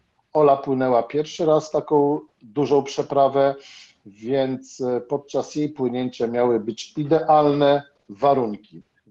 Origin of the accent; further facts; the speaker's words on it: Gdańsk, Pomeranian Voivodeship, Poland; born there; also born or lived in Rumia; Ja urodziłem się w Gdańsku, potem przeprowadziłem się do Rumi. Teraz mieszkam w Gdyni.